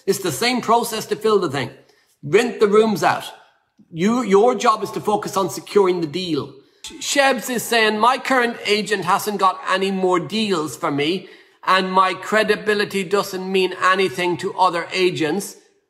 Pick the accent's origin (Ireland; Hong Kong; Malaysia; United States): Ireland; I'm Irish, I'm simple, right? Apologies to the Irish listening that aren't simple, again.